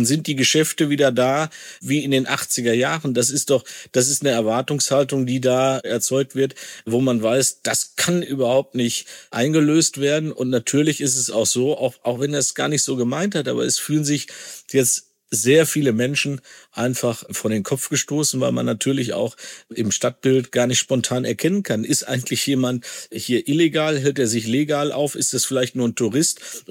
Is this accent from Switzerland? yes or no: no; North Rhine-Westphalia, Germany; ich komme aus dem Kern-Ruhr-Gebiet